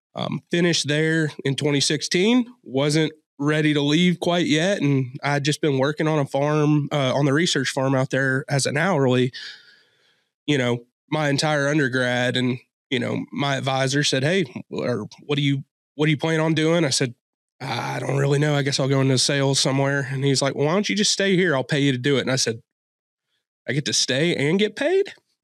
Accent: Tennessee, United States; So I'm from Southwest Tennessee. So I'm from right on the Shelby County, which is Memphis and Fayette County line. Not a lot of row crops, more hay and livestock.

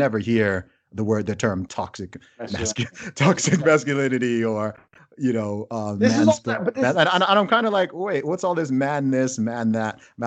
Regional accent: Saudi Arabia; also born or lived in England; I was born in England, but I actually grew up in Saudi Arabia.

